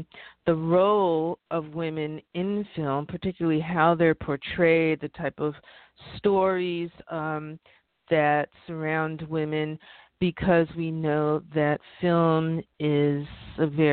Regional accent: New York City, New York, United States; but I grew up in New York City and I'm a product of single sex education

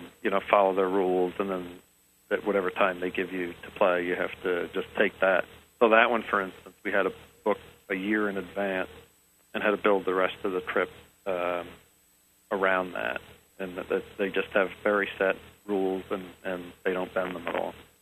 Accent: Northeast, United States; I grew up in the East, the Northeast.

